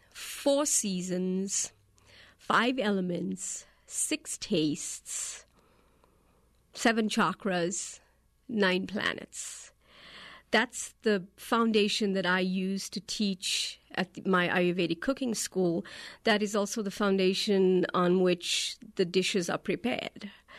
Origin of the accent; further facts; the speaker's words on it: England, United Kingdom; also born or lived in Australia / South Africa / Singapore / Hong Kong; I did not grow up in India. My parents are Indian. They're from southern India. I grew up in England, Australia, South Africa, a little bit in Singapore, and a little bit in Hong Kong.